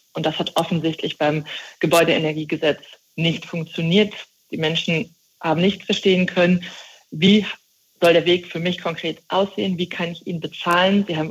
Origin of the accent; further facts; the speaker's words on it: Rhineland, Germany; Ich komme aus dem Rheinland, da wurden ganze Dörfer umgesiedelt.